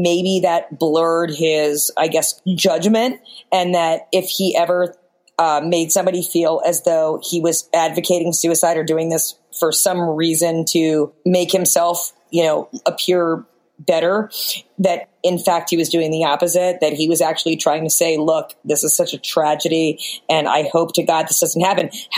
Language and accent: English; Delaware, United States; I hail from Delaware and Biden is basically like foot in mouth